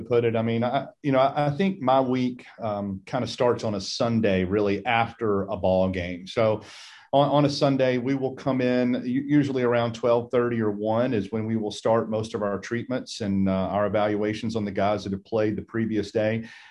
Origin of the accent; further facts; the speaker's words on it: Marietta, Georgia, United States; I'm from originally from the Atlanta area. I grew up in Marietta, Georgia. I went to North Cobb High School and played football there